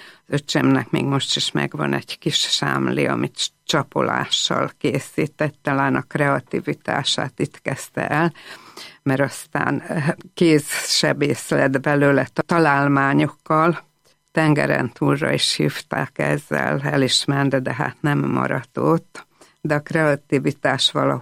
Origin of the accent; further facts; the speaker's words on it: Csongrád, Csongrád-Csanád, Hungary; nagyon szép helyen, Csongrádon születtem. Ez egy tiszaparti város a kőrös torokkal, és egy gyönyörű gyerekkort adott